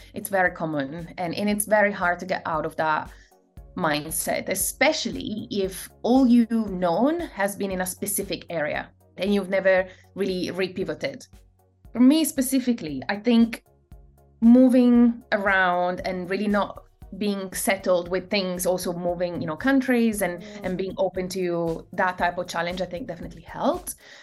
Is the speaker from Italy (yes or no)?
yes; Schio, Veneto, Italy; I grew up in Italy, in a relatively small town at the bottom of the Italian Little Alps, which is called Schio. It's in the province of Vicenza, and it's the typical, you know, Italian small town where everybody knows each other.